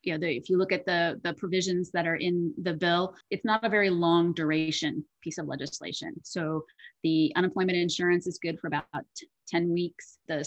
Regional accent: United States; So if I wear my hat as an American

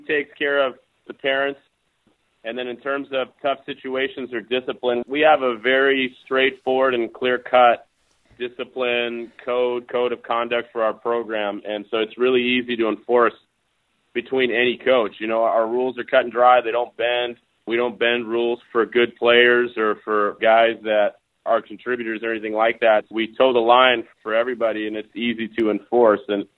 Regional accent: California, United States; now in Alaska, United States; Well, I'm originally from California, so I can really answer that.

